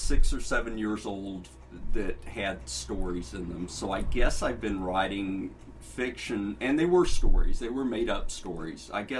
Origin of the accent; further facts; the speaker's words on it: the South, United States; Growing up in the South, I grew up with a family of storytellers and surrounded by storytellers